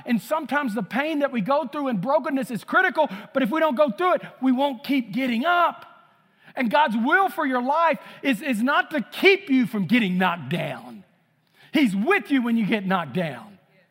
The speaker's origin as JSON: {"language": "English", "region": "Texas", "country": "United States", "tie": "born or raised there", "said": "Because I lived in so many little towns growing up in East Texas as a little boy"}